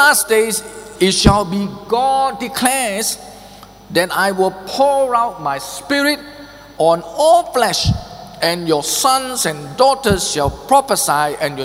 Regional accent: Ipoh, Perak, Malaysia; I come from Ipoh. I grew up there.

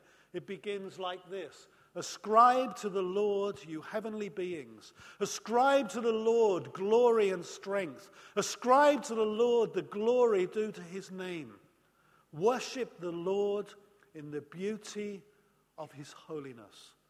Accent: United Kingdom; well, I'm a Brit.

